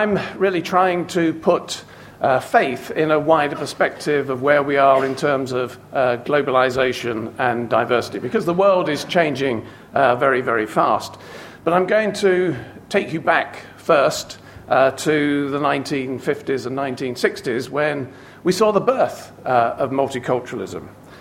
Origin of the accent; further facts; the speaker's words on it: London, United Kingdom; I was brought up here in London.